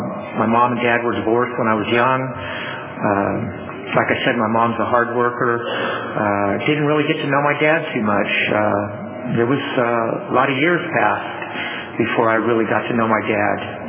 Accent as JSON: {"language": "English", "town": "Hanford", "region": "California", "country": "United States", "tie": "born or raised there", "said": "I have great memories of growing up in Hanford"}